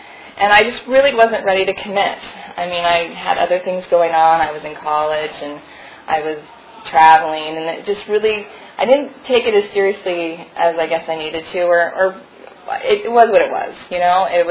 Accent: San Diego, California, United States; I'm from San Diego. I went to my first meeting there

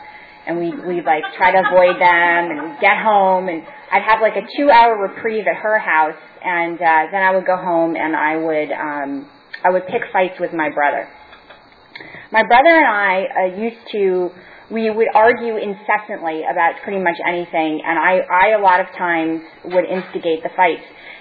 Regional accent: Bronx, New York, United States; So, I come from the Bronx

